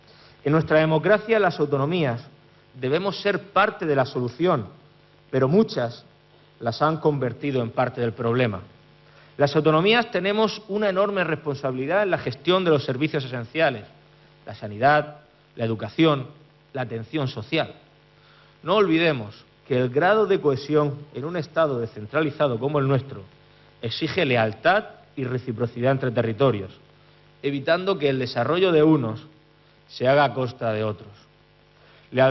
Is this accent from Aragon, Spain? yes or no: no; Region of Murcia, Spain; todo un símbolo de la solidaridad de la que somos capaces los murcianos